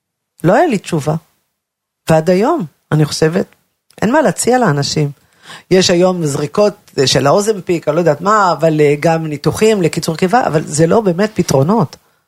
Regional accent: Ramat HaSharon, Central District, Israel; תראי, אנחנו גדלנו בשכונת הנכים ברמת השרון.

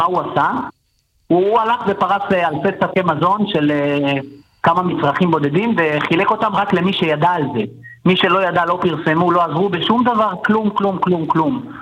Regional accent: Netivot, Southern District, Israel; נווה שרון בנתיבות.

